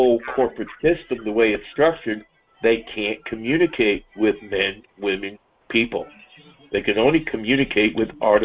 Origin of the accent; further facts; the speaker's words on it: New Jersey, United States; In other words, I'm a New Yorker. I was originally a New Jerseyan.